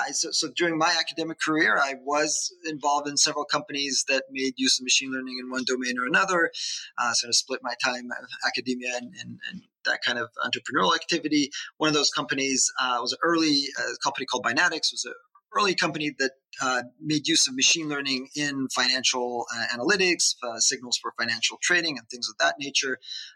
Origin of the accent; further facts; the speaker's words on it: Israel; I born and raised in Israel.